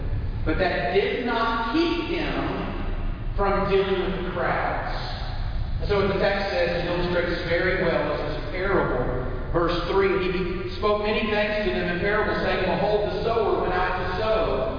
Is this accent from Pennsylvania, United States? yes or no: no; Sheffield, Alabama, United States; I can say that in Alabama. I grew up around Sheffield, Killing, so I can say that.